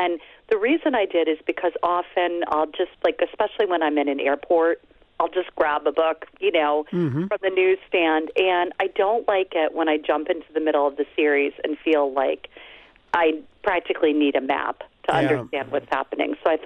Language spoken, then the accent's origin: English; Chicago, Illinois, United States; I grew up in Chicago, but we spent every summer at a cabin in a lake in northwestern Wisconsin.